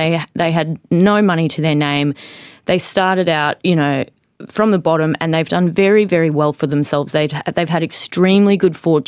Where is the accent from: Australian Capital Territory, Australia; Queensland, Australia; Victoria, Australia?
Queensland, Australia; Mackay; I mean, we grew up in Mackay. I knew my parents were from Africa, but I just felt like I was an Australian kid.